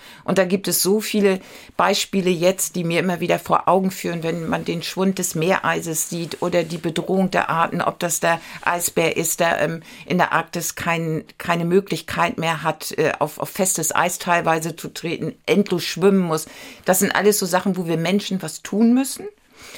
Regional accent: Lübeck, Schleswig-Holstein, Germany; Ja, ich komme aus Lübeck und ich brauche das Meer eigentlich immer auch urlaubsmäßig

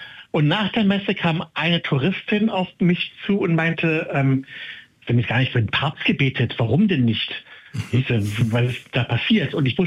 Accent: Germany; Wir Deutschen sind ja mit den

